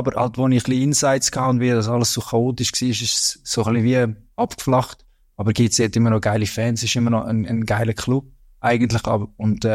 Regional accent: Brugg, Aargau, Switzerland; Ich komme eigentlich, ich komme aus dem Aargau und bei uns waren alles GC-Jungs gewesen. Also, ja, meine früheren Kollegen aus Bruck, wo ich aufgewachsen bin

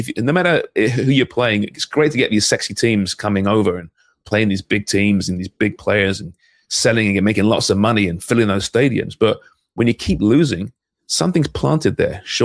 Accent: Canada; They still scare me as a Canadian fan.

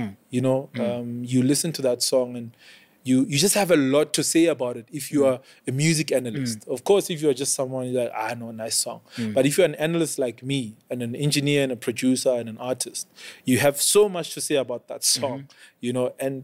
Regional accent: Free State, South Africa; And how we grew up in the Free State, we used to run, right?

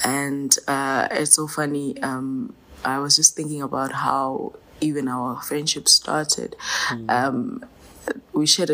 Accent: Eswatini; when he discovered that I was from Eswatini, and our friendship grew.

